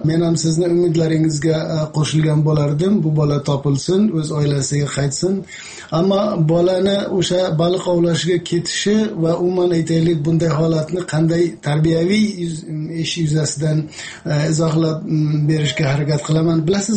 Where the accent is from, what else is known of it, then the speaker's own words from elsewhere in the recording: Fergana, Fergana Region, Uzbekistan; Bizning o'zimning shahrim 2000-3000 yillik tarixi bor Farg'ona shahrim qadriyatliroq emasmi menga?